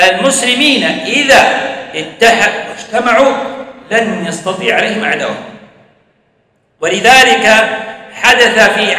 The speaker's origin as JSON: {"language": "Arabic", "country": "Saudi Arabia", "said": "ونزخر به في هذا البلد بلادنا المملكة العربية السعودية"}